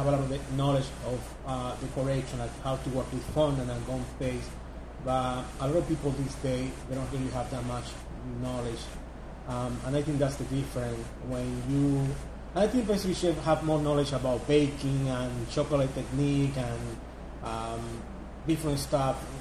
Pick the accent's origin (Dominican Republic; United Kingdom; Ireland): Dominican Republic; now in New York, United States; But then I went to culinary school back home in the Santo Domingo.